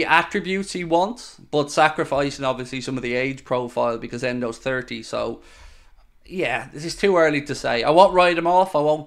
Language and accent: English; Ireland; You know, being Irish and all, but I don't think we're going